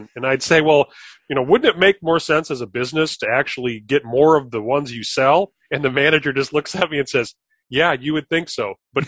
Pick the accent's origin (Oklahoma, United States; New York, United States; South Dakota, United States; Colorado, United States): South Dakota, United States; This was the only issue I ever saw in my little town growing up in South Dakota.